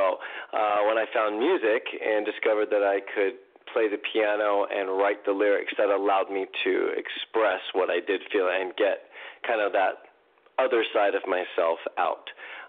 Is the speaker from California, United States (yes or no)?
yes; San Jose, California, United States; I'm from San Jose, California, and I lived there for a big chunk of my life, went to school there